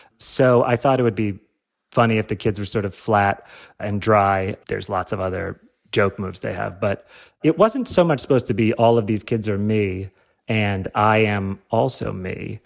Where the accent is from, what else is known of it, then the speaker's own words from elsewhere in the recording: Illinois, United States; I'm from Illinois. I don't know why I thought that.